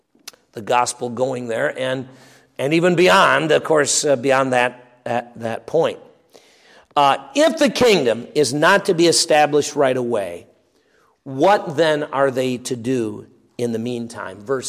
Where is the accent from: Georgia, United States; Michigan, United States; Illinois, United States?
Michigan, United States; Royal Oak; He was from my neck of the woods growing up in Royal Oak, Michigan.